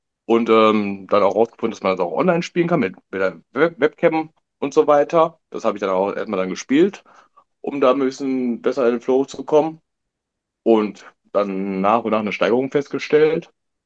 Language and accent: German; Bielefeld, North Rhine-Westphalia, Germany; Ich komme aus Bielefeld, hier wird ja relativ viel E-Dart gespielt